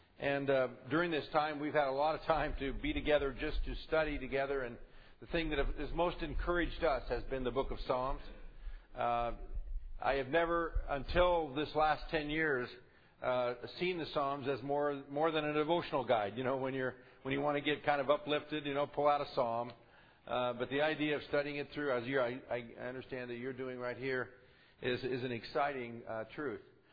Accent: California, United States; born there; although I'm a Californian by birth, did choose to come and live in Oregon for 3 years. Would have stayed had I not had family responsibilities and needed to go back to Southern California.

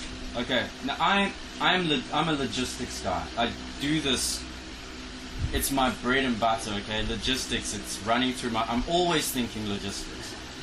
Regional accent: Western Cape, South Africa; I've been living in Cape Town for a very long time. I'm a South African.

